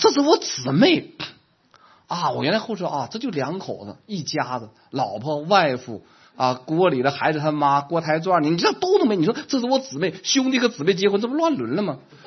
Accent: China; 我是个大陆人

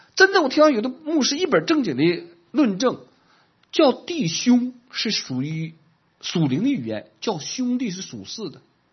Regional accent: China; 我是个大陆人

